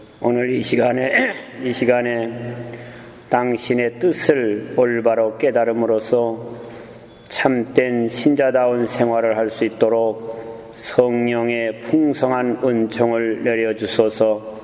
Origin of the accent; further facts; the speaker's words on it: South Korea; 난 한국 사람이라 한국말밖에 모르니까 한국말을 계속 하겠습니다.